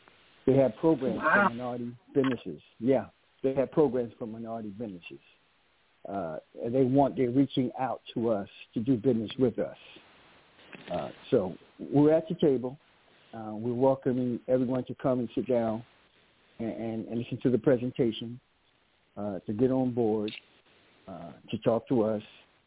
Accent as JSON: {"language": "English", "region": "New Jersey", "country": "United States", "said": "My name is … I'm from New Jersey."}